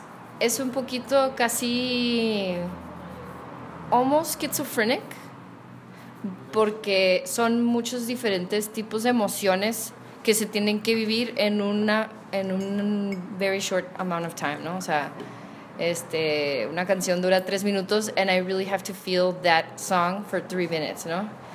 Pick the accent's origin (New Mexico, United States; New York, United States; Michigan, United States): New Mexico, United States; La Union; I'm from La Union.